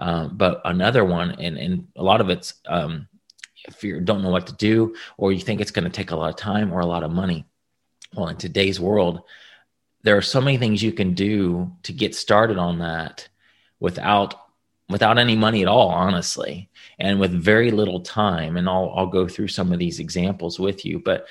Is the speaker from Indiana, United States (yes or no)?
yes; Indiana, United States; I'm from Indiana, and I went to a small school called Huntington College.